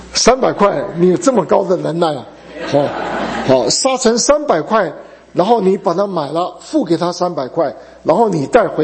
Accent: China; 但咱们中国人还比较聪明，有一点智慧。

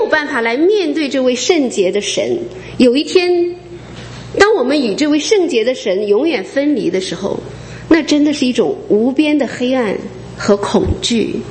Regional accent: China; 因为我是从国内出来的

